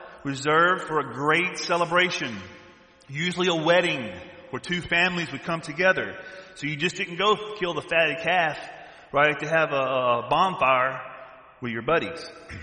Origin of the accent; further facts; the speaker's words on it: the South, United States; See, I'm from the South. See, down South, when the preacher preaches, the congregation, they're talking back.